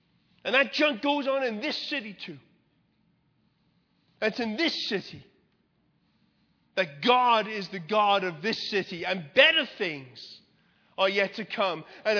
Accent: England, United Kingdom; because I'm English and we don't do that sort of thing.

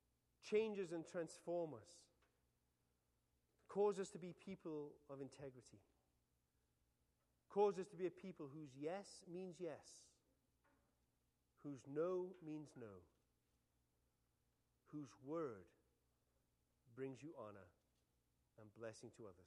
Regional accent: Liverpool, North West England, United Kingdom; we're from Liverpool, which is a port city, right?

